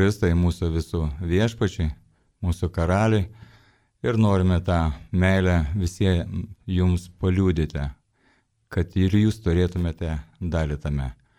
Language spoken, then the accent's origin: Lithuanian; Šiauliai, Šiauliai County, Lithuania; čia esame mes, šiauliečiai, veikliųjų žmonių bendrijos Šiaulių skyriaus nariai.